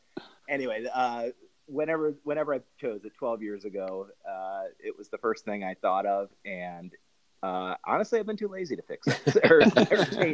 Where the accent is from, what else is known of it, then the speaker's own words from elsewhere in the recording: Marshall, Minnesota, United States; born there; But yeah, I was born in Marshall.